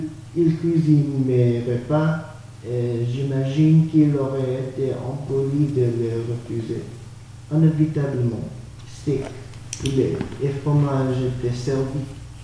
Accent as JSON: {"language": "French", "country": "United States", "tie": "born or raised there", "moved": "as an adult", "said": "Je suis né aux États-Unis et j'y ai résidé pendant 19 ans."}